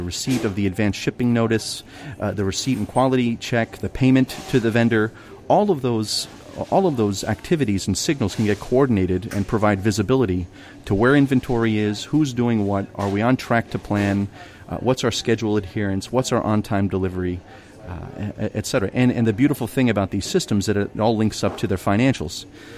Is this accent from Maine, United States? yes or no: no; Baltimore, Maryland, United States; when I was growing up in Baltimore, I had a chance to work for a company called Carl Lowry.